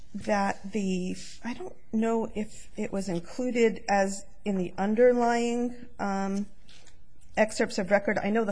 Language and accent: English; California, United States; I'm from California, but I believe it was.